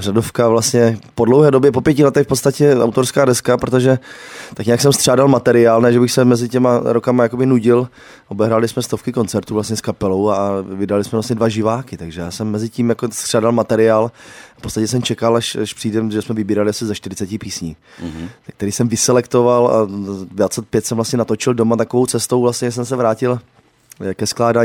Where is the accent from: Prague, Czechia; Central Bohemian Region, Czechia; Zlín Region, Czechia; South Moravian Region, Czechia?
South Moravian Region, Czechia; vlastně na okrese, řeknu Brno venkov, odkud pocházím.